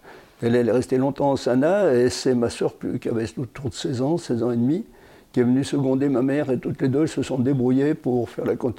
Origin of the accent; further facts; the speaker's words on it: l'Échrenne, Auvergne-Rhône-Alpes, France; Ça fait 79 ans. Je suis né, la maternité est à Aix-les-Bains, mais je suis né à l'Échrenne. J'ai toujours habité à l'Échrenne, donc j'ai pas eu de changement. J'habitais à côté de la rivière, le Chiran, le pont. Notre maison touchait la rivière, le Chiran.